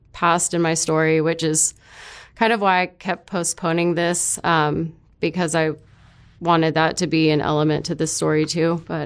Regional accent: Bakersfield, California, United States; Originally, I'm from Bakersfield, California. Not too far from here.

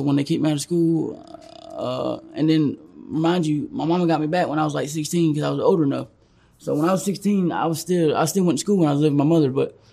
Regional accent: Phenix City, Alabama, United States; I grew up in Phenix City, Alabama.

